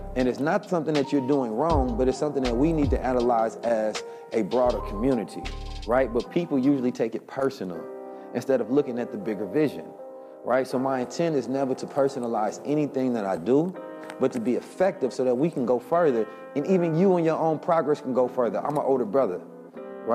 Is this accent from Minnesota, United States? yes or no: no; Oakland, California, United States; I grew up in Oakland, California.